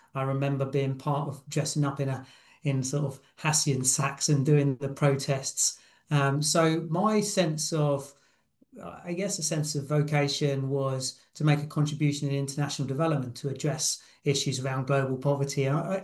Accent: Rwanda; I was raised in Central Africa in a small country called Rwanda, right on the equator, where you could fry an egg on the corrugated iron roofs of our house.

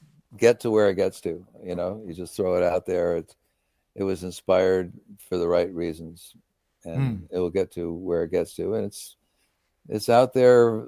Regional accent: Westport, Connecticut, United States; I can be in Westport, my hometown, in 20 minutes.

